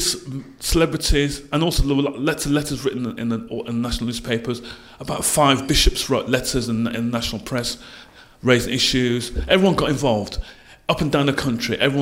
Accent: Wolverhampton, West Midlands, United Kingdom; She's from Wolverhampton, my hometown.

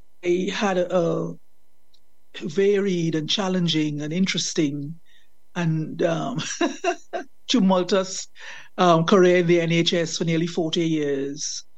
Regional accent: Trinidad & Tobago; moved away as an adult; now in United Kingdom; I am a Windrush veteran. I came in from Trinidad and Tobago in 1969 to start nursing and I've been here ever since. I married a fellow Trinidadian

